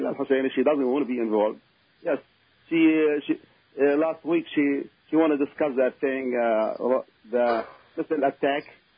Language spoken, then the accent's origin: English; Livonia, Michigan, United States; Detroit area, Livonia.